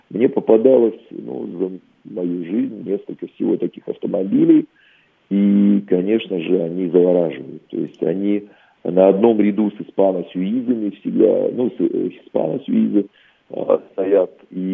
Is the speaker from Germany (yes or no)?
yes; Germany